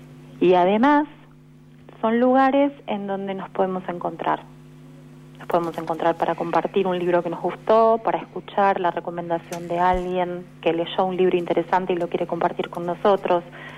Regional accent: Buenos Aires, Argentina; A mí me gusta decir que soy de la Paternal, pero sí es cierto que confluyen unos cuantos barrios aquí, Villa del Parque, Agronomía.

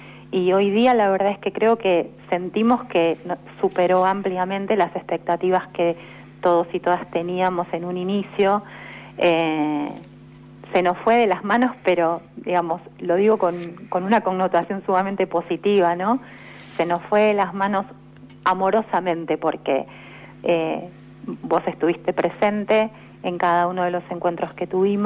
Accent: Buenos Aires, Argentina; A mí me gusta decir que soy de la Paternal, pero sí es cierto que confluyen unos cuantos barrios aquí, Villa del Parque, Agronomía.

